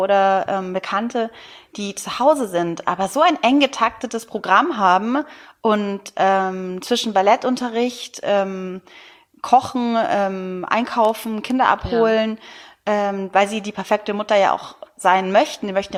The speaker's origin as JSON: {"language": "German", "region": "West Germany", "country": "Germany", "tie": "born or raised there", "said": "ich bin in Westdeutschland groß geworden"}